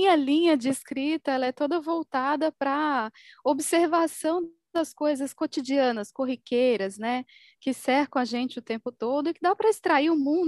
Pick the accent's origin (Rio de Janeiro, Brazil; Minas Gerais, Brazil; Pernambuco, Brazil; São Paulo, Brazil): Minas Gerais, Brazil; Belo Horizonte; now in Natal, Brazil; eu sou mineira de Belo Horizonte, mas moro em Natal há quase 3 anos.